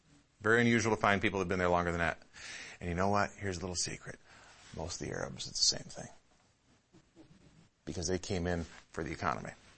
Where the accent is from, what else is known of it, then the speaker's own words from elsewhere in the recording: Detroit, Michigan, United States; And I grew up in the Metro Detroit area. There's loads of them there.